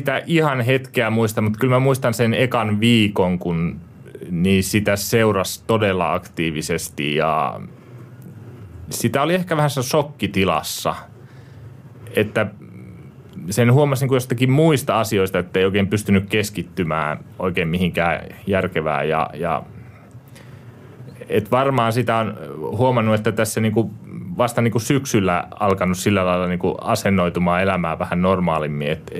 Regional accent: Northern Finland, Finland; tuun Pohjois-Suomesta

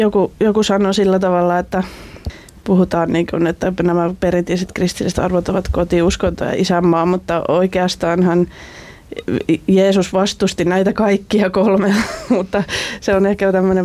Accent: Ylistaro, South Ostrobothnia, Finland; itse olen kasvanut tuolla Ylistarossa ja myöskin maanviljelijäperheessä. Ja itsellä oli isovanhemmat sen verran nuoria, että eivät ole olleet sodassa, mutta sitten tosiaan niin kuin isän puolelta on sitten Karjalan evakko.

